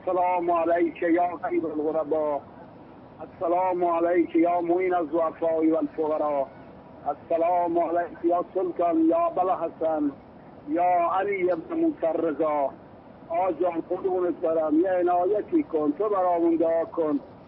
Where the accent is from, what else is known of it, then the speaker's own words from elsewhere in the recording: Sirjan, Kerman, Iran; از سیریجان.